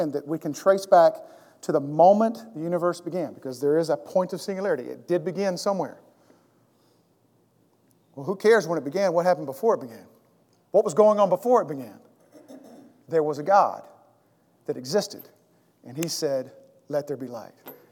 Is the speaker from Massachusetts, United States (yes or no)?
no; Georgia, United States; I grew up in Georgia. Anybody else grew up in Georgia?